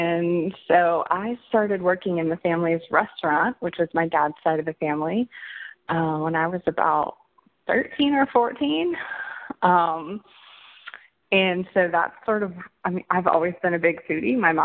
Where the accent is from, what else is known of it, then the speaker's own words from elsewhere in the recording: Magnolia, Ohio, United States; So I grew up in rural Ohio, Northeast Ohio, a little town called Magnolia, Ohio.